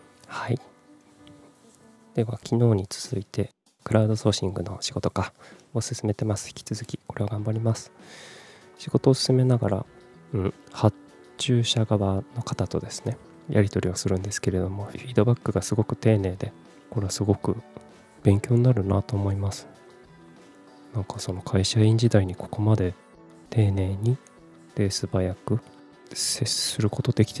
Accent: Kumamoto, Japan; also born or lived in Fukuoka / Tokyo; 18歳から福岡、30歳から東京で暮らし、退職を機に地元の熊本に帰ってきた36歳フリーランスの僕が

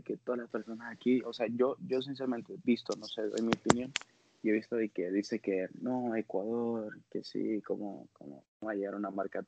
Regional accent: Colombia; no es porque yo soy colombiano y todo eso

